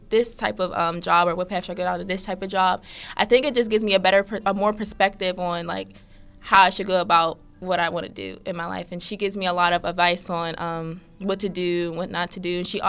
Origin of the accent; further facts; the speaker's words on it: Pittsburgh, Pennsylvania, United States; I grew up on the north side of Pittsburgh, so right around here.